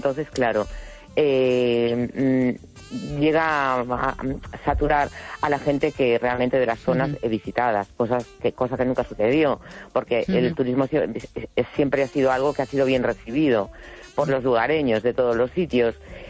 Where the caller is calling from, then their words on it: A Coruña, Galicia, Spain; de La Coruña.